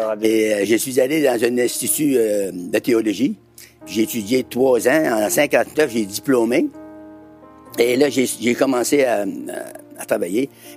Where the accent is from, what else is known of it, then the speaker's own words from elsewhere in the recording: Quebec, Canada; born there; Je suis né en Gaspésie sur une ferme et j'ai commencé à travailler très, très jeune.